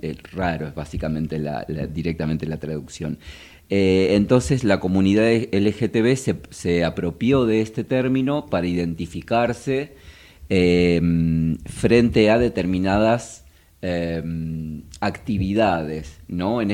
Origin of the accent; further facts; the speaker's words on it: Santa Fe, Argentina; born there; Nací en Santa Fe. Bien. Hace ya va a ser 45 años.